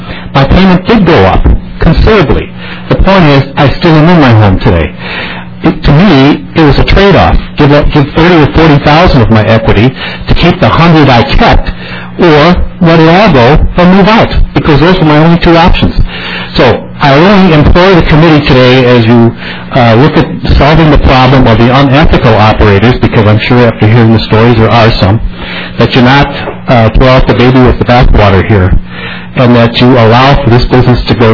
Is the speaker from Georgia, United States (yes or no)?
no; Cold Spring, Minnesota, United States; Actually, I'm from Cold Spring, Representative Thing.